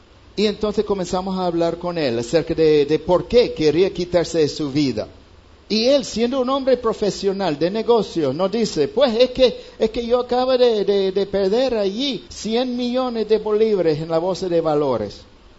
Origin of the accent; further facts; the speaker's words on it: United States; Yo vengo de una porción de los Estados Unidos donde la cosecha es breve. Cosecha de trigo en mi parte de los Estados Unidos dura tal vez una semana.